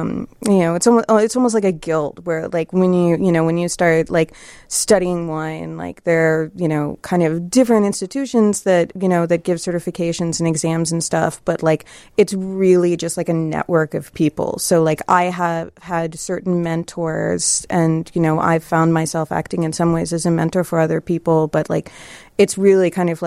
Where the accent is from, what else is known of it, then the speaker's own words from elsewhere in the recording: Columbus, Ohio, United States; I grew up in Columbus, Ohio, and the art college there, the Columbus College of Art and Design, had probably still have Saturday morning programs